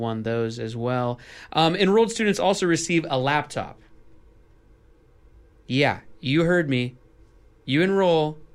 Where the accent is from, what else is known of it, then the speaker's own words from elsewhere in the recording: Seattle, Washington, United States; I'm from Seattle.